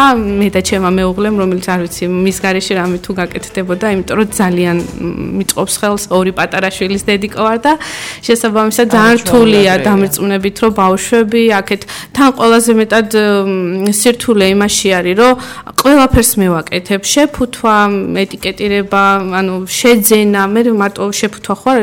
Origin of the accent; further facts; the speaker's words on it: Senaki, Samegrelo-Zemo Svaneti, Georgia; პირველ რიგში მე თვითონ სამეგრელოდან ვარ, სენაკიდან